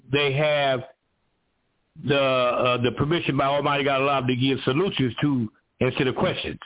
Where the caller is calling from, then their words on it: Columbus, Georgia, United States; I said, I'm calling from Columbus, Georgia, Brother Muhammad.